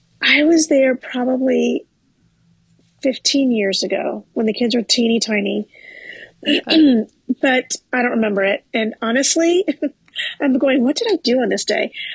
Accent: Midwest, United States; So I'm from the Midwest, and to me, barbecue is different than, so it's not like, it's a grill.

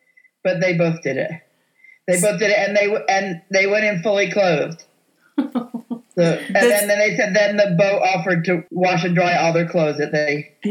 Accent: Buffalo, New York, United States; I'm from Buffalo, New York, and we survive all things.

